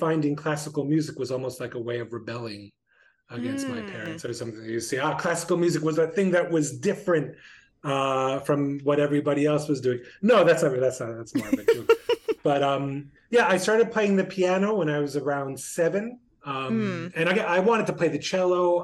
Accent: Neptune, New Jersey, United States; Cool. I'm from New Jersey. I was born on the Jersey Shore in Neptune, New Jersey, right outside of Asbury Park, which means the early musical experiences.

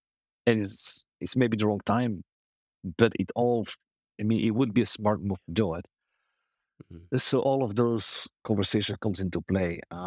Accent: Belgium; I'm from Belgium. I'm a black belt Shotokan karate like Jean-Claude Van Damme.

